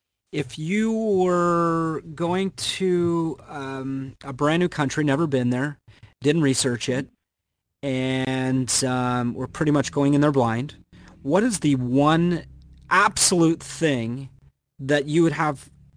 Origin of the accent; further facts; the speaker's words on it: Canada; I'm Canadian, so I had an opportunity to check out